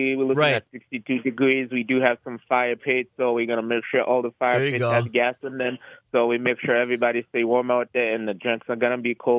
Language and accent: English; Haiti; And growing up in Haiti with no sisters.